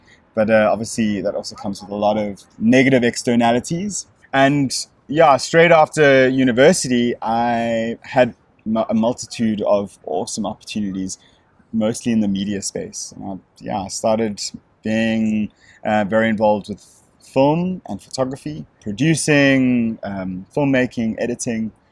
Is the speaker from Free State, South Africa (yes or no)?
no; Cape Town, Western Cape, South Africa; So I am Cape Town, South Africa, through and through. And I grew up kind of in the southern suburbs, leafy southern suburbs, very privileged. And I spent most of my time in South Africa.